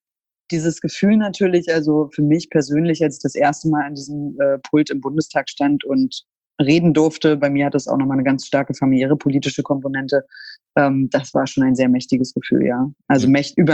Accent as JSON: {"language": "German", "country": "Germany", "tie": "born there", "said": "Ich bin in der DDR geboren und war 6 Jahre alt, als die Mauer gefallen ist."}